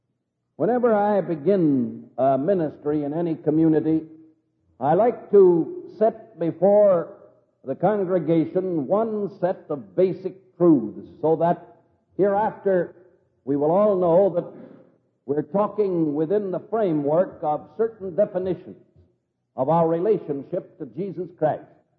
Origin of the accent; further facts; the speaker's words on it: California, United States; When I was a small boy, I was brought up out in California, and we spent our summers up in the mountains in the big redwood forest.